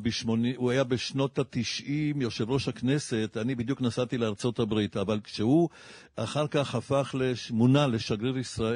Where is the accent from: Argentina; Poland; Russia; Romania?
Poland; כשהייתי ילד בפולין, וזה מתחבר לנושא שתכף נדבר עליו, היו בלונים כאלה מעל שטחה של פולין הקומוניסטית